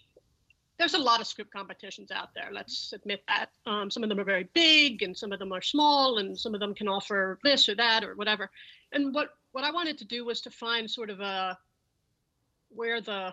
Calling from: Los Angeles, California, United States; I am in Los Angeles, California.

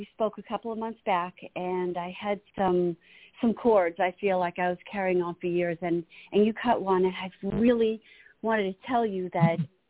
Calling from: New York, United States; from Long Island, New York.

